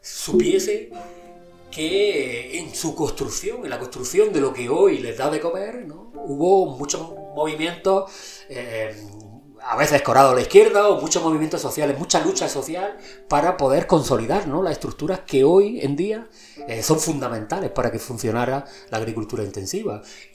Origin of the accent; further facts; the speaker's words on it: Almería, Andalusia, Spain; yo soy natural de Almería, y yo no tenía conocimiento de cómo se había construido.